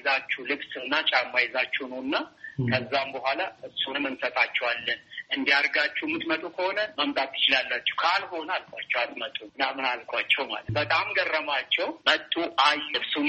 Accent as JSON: {"language": "Amharic", "town": "Ambo", "region": "Oromia", "country": "Ethiopia", "tie": "born or raised there", "also_born_or_lived": "Addis Ababa / Canada", "moved": "as an adult", "said": "አምቦ ተወልጄ ያደግኩኝ ለትምህርት አዲስ አበባ ገባሁኝ። ከዛ ሳልጨርስ ወጣ ወደ ሌላ ሀገር ወደ ካናዳ ገብቼም ተምሬን ኖሬ ነበረ።"}